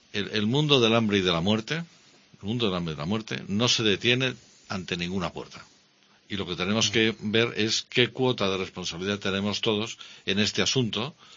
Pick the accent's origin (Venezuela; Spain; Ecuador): Spain; Si somos compatriotas, somos españoles, no somos enemigos.